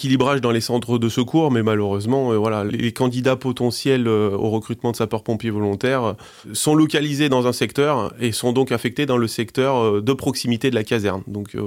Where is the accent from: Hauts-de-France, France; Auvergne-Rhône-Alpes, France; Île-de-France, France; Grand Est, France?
Auvergne-Rhône-Alpes, France; Je suis originaire de la Drôme.